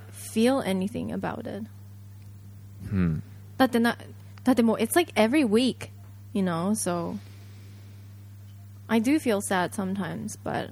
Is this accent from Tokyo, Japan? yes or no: yes; Tokyo, Japan; まあこれは東京で育ってしまったのと、まあ、JR 沿線ずっと JR 使ってるのと、特に中央線で大学行ってたとか。